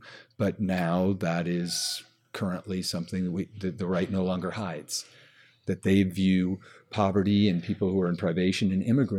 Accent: Palo Alto, California, United States; I tell people I grew up in Palo Alto, California, and they think, oh, Palo Alto, Silicon Valley, zillion-dollar homes.

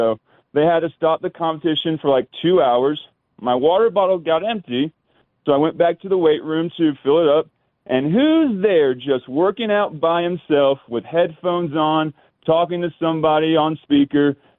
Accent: Boulder, Colorado, United States; I'm from Boulder.

